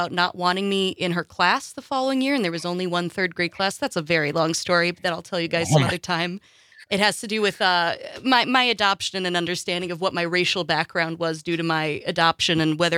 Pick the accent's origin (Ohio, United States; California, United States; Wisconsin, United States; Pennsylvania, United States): Wisconsin, United States; Springstead; I'm originally from very, very far up north, close to our Park Falls station through Civic Media. Mm. I'm from Springstead, technically.